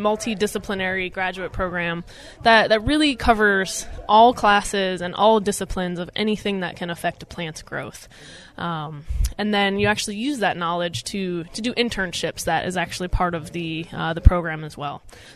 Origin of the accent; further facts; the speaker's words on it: Nebraska, United States; born there; and I was born in Nebraska. So I did have a cornfield in my backyard, and I still actually remember those days.